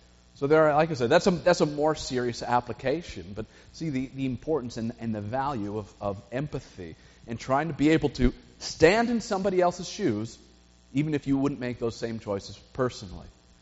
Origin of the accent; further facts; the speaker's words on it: Chicago, Illinois, United States; I grew up around Chicago, and so I myself don't share the Seahawk choice.